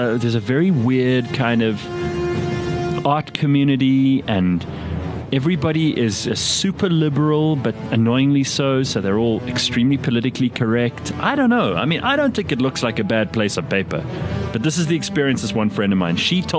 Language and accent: English; Pretoria, Gauteng, South Africa; I'm from Pretoria. I didn't get upset when people say things about Pretoria or Johannesburg.